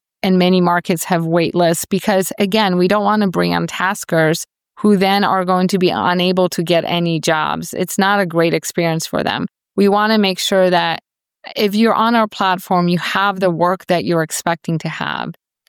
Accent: Sioux Falls, South Dakota, United States; It's my hometown, Sioux Falls, South Dakota. So it's a much smaller market.

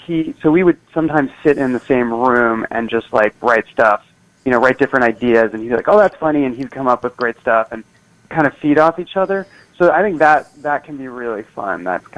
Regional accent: Berkeley, California, United States; my friend Itamar Moses, who I grew up with in Berkeley, is a really fantastic playwright and screenwriter

